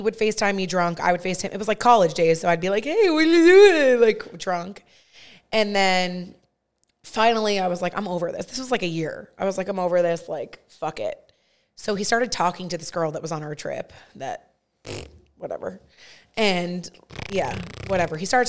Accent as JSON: {"language": "English", "town": "Framingham", "region": "Massachusetts", "country": "United States", "said": "I've never even been there, and I'm literally from Framingham, Massachusetts."}